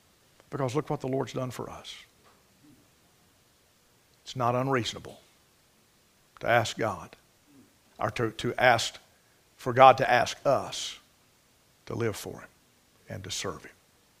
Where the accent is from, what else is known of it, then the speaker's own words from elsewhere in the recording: United States; Call it what you will. I'm an American. I'm a patriot.